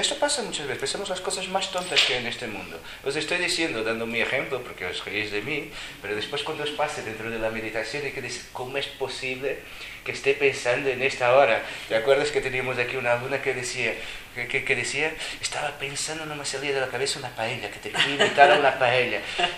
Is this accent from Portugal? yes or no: yes; Portugal; Spanish is a second language; mirad en Portugal, en mi país, que hemos tenido un dictador como vosotros durante tanto tiempo